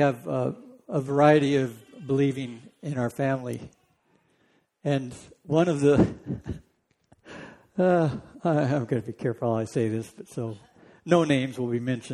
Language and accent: English; California, United States; I grew up in Sasquatch area in Northern California